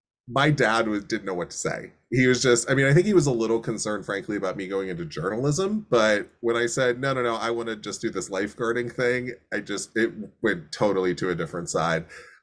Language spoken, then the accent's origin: English; Pennsylvania, United States; I'm from Western Pennsylvania, so it's not like, you know, going to the ocean every day, but grew up in a community that had fabulous access to natural water, lakes.